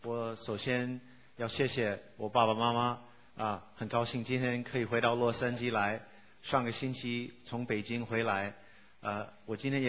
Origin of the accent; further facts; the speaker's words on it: Taiwan; now in United States; 我的心是在中国，我在台湾长大，我小时候学了一点那个台语，真歹势吼，我袂晓讲。